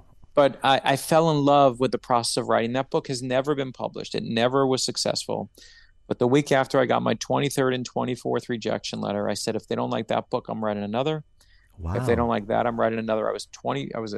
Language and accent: English; Brooklyn, New York, United States; I grew up in Brooklyn, New York.